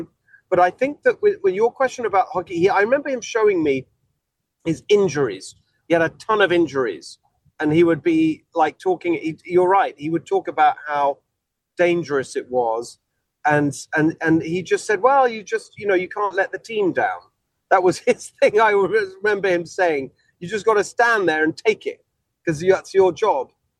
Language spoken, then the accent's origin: English; England, United Kingdom; born there; I was born in England, and my dad went back to Hungary to live.